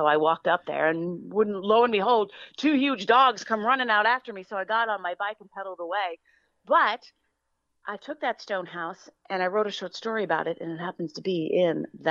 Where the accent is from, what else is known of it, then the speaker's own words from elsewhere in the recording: Mountaintop, Pennsylvania, United States; well, fun fact, in my own development where I grew up in Mountaintop, it's called Walden Park, there is a very old stone house